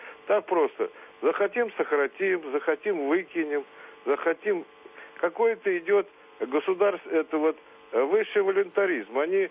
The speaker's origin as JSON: {"language": "Russian", "region": "Moscow", "country": "Russia", "said": "Я из Москвы. Я в свое время кончил МИИТ"}